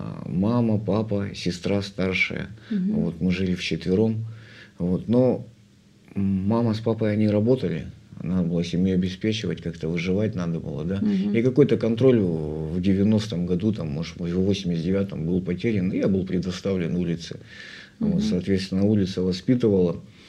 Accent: Irkutsk, Irkutsk Oblast, Russia; Я родом с города Иркутска.

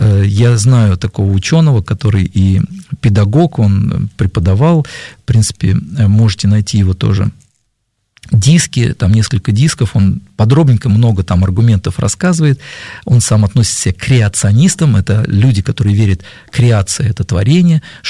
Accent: Mariupol, Donetsk Oblast, Ukraine; Я так рос на Украине, тогда это назывался Жданов, вот сейчас это Мариуполь.

